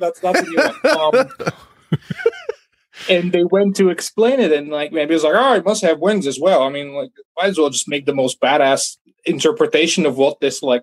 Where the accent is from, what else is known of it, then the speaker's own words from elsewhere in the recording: Bulgaria; So definitely, I think growing up in Bulgaria, and also there's a lot of just interesting European folklore.